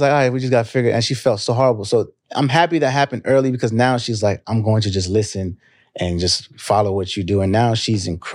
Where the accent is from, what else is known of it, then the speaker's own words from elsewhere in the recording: United States; like in a Nigerian household where I was just living in America, but my parents raised me as a Nigerian boy.